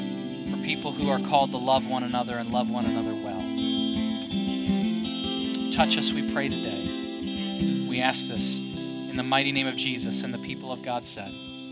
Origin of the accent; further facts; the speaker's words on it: Michigan, United States; my accent doesn't fit in Michigan anymore because it's a little more pinched like this. But my accent doesn't quite fit in Kentucky because you can tell.